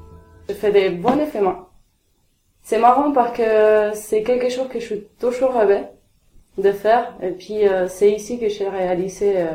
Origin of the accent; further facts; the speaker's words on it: Ushuaia, Tierra del Fuego, Argentina; Je viens d'Ushuaïa. Ushuaïa, c'est la fin du monde. C'est à 1000 km de l'Antarctique. On a d'un côté la montagne et puis de l'autre côté, on a la mer. C'est éloigné de tout.